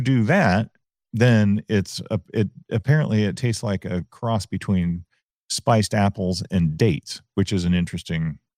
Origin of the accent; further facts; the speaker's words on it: Bay Park, California, United States; When I was growing up in Bay Park, our next door neighbor, he had two huge loquat trees in his backyard.